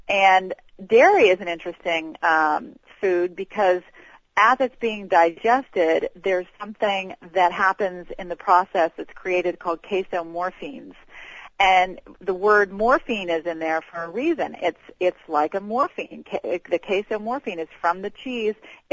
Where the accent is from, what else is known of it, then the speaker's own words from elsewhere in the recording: Georgia, United States; I grew up in the South. I'm a Georgia girl, and we had chicken fried steak and barbecued ribs